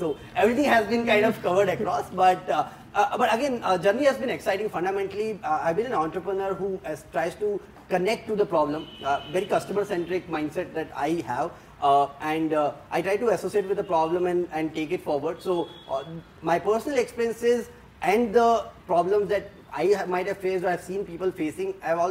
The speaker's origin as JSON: {"language": "English", "town": "Udaipur", "region": "Rajasthan", "country": "India", "said": "I come from Udaipur city, right? It's a tier 3 city, pretty famous though, but it's a tier 3 town."}